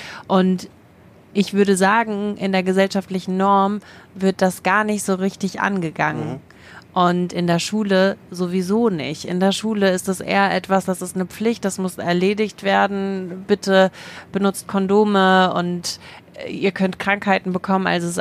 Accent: Germany; born there; Ich bin in Deutschland geboren.

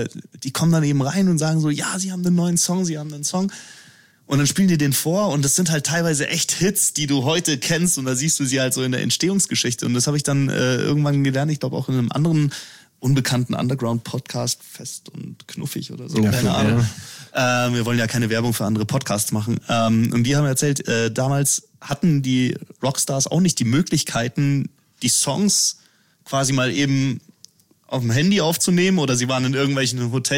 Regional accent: Erding, Bavaria, Germany; Ja, das war in Erding, also in meiner Heimatstadt war es so

